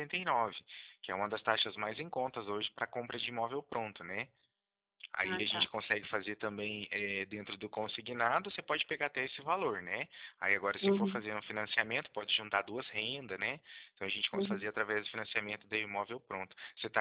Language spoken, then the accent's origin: Portuguese; Cornélio Procópio, Paraná, Brazil; Eu sou de Cornélio Procópio, né? Eu falo próximo de, no caso aqui de Londrina, né, bem próximo de Maringá também.